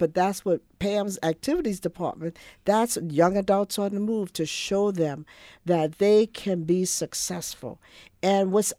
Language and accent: English; New Orleans, Louisiana, United States; I would have never gotten involved, but I'm from New Orleans, and I've shared that before.